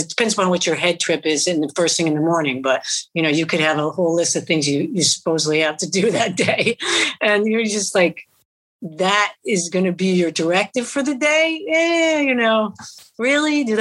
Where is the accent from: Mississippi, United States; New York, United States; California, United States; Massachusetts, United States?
New York, United States; Vestal; also born or lived in Johnson City; I'm from upstate New York, which is in it and near Binghamton. It's a little town called Vestal, like Vestal Virgins. And, that's where I was raised, in Johnson City and Vestal.